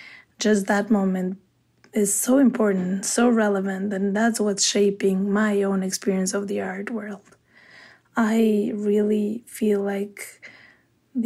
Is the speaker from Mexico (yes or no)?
yes; Mexico City, Mexico; also born or lived in New York City; now in Chicago, United States; I am based in Chicago now, but I lived in New York City for a long time before moving to the Midwest. I am originally from Mexico City. I grew up there